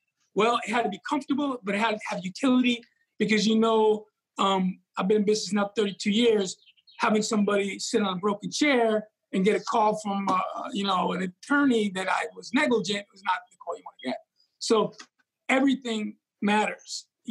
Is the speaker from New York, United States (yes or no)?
yes; Bronx, New York, United States; I opened a lot of cans of tomatoes over my life and growing up in New York and, you know, in the Bronx where, you know, the deli shelves